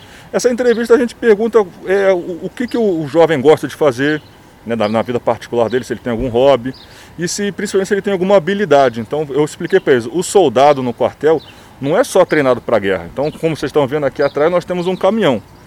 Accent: Brazil; Então, vocês são brasileiros, eu sou brasileiro, então a gente trata todo mundo como irmão.

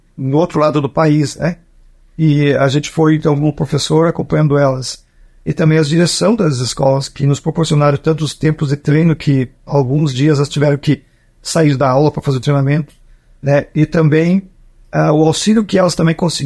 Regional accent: Rio Grande do Sul, Brazil; mas para nós, como gaúchos, a gente tinha a responsabilidade de ir lá e representar o estado nesse momento

